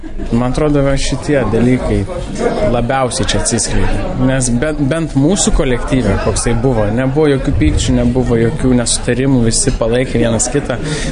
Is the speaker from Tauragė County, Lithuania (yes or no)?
yes; Smalininkai, Tauragė County, Lithuania; aš pats esu iš Smalininkų. Mano miestelis toliau, už 10 km ir aš taip nedrąsiai atėjau, nes aš lankiau teatrą Smalininkuose, ten tokį mėgėjišką.